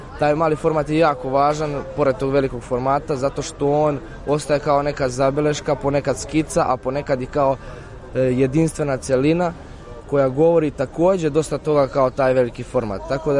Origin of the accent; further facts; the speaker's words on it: Užice, Šumadija and Western Serbia, Serbia; možda iz mjesta odakle ja potičem, iz Užica. To je jedan divan predio, mislim, zapadna Srbija sama po sebi, ali ja sam dosta vremena kao dete provodio na selu.